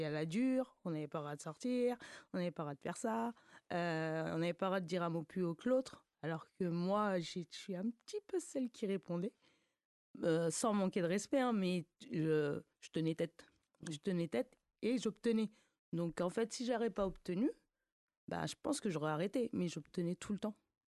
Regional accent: Paris, Île-de-France, France; born there; J'aurais dû naître dans le 91, dans un petit hôpital. Et en fait, je suis née à Paris 12e

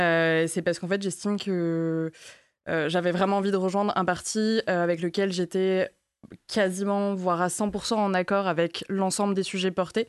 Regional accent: Nouméa, South Province, New Caledonia; also born or lived in Martinique; J'ai grandi du coup à Nouméa, en Nouvelle-Calédonie Kanaky, et j'ai fait juste mes années lycée du coup en Martinique.

